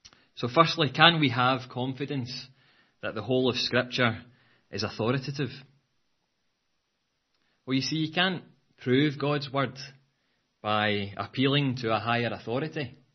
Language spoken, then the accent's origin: English; Glasgow, Scotland, United Kingdom; accent: Glaswegian; So I hope my Glaswegian accent doesn't fall foul of that.